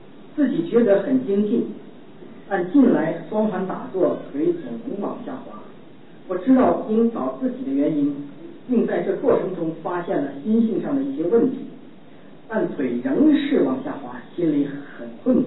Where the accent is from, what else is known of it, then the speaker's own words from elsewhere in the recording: China; 我告诉大家，我们中国人呐，在文化大革命以前，在全世界都是文明的礼仪之邦